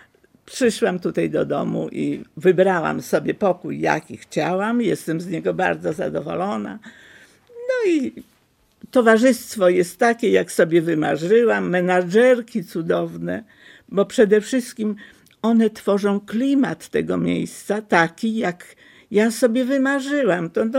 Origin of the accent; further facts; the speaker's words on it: Lublin, Lublin Voivodeship, Poland; a ja lublinianka, przecież od urodzenia jestem lublinianką.